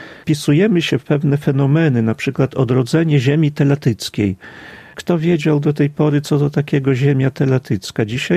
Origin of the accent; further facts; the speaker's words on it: Studziwody, Podlaskie Voivodeship, Poland; born there; urodziłem się w Studziwodach, w miejscu stworzonym przez najważniejszych ludzi na Podlasiu w nowożytności, a to jest rodzina Siechieniewiczów.